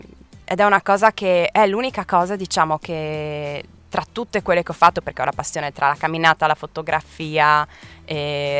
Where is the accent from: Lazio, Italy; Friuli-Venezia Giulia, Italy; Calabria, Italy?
Friuli-Venezia Giulia, Italy; Gemona; vengo da Gemona. Ho sempre vissuto a Gemona, ho frequentato le scuole a Gemona, faccio parte della Proloco di Gemona